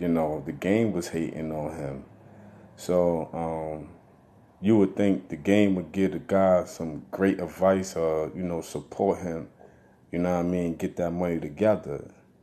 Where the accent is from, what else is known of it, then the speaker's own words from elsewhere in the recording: New York, United States; I'm from New York too.